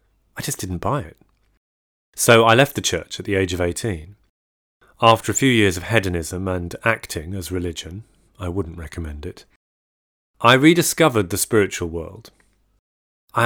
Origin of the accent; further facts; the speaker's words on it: London, United Kingdom; My parents are both from Chennai and moved to England in the early 60s. I was born in 1968 in South London and grew up in a very humble, unartsy family setting.